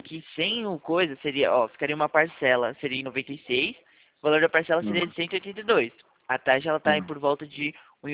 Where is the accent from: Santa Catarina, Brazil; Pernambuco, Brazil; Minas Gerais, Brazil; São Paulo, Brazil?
São Paulo, Brazil